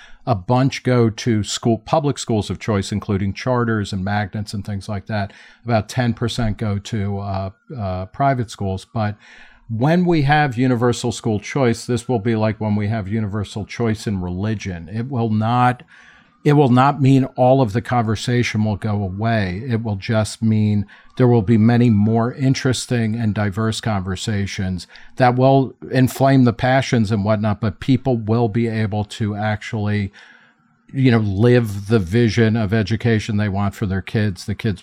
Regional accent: Middletown, New Jersey, United States; I grew up in Middletown, New Jersey, where at the time the teachers had the highest average pay in all of New Jersey

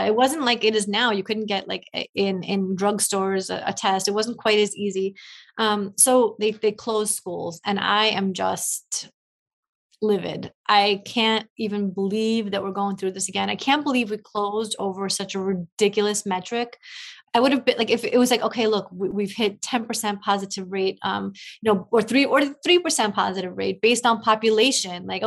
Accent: New York City, New York, United States; I loved growing up in New York City. I loved every second of it.

